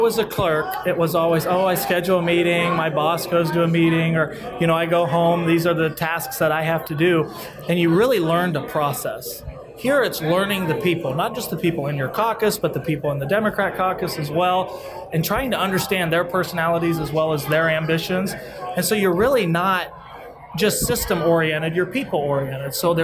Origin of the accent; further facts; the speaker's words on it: Donnellson, Iowa, United States; I'm from Donelson, Iowa.